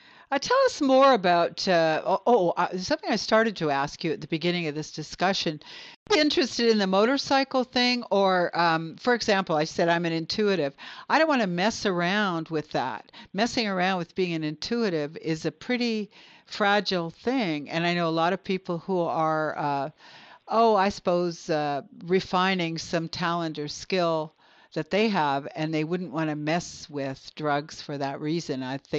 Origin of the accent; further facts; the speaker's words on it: Canada; but I'm actually from Canada initially